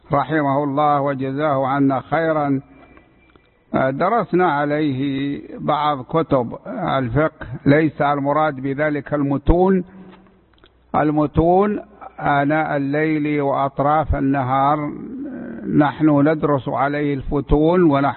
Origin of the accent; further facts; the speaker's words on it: Buraydah, Al-Qassim, Saudi Arabia; born there; أنا ولدت في مدينة بريدة عام 1345